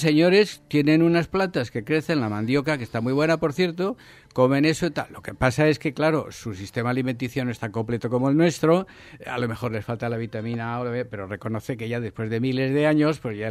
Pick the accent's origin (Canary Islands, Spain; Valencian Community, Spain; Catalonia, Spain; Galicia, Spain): Valencian Community, Spain; Valencia; yo vengo de España, vengo de Valencia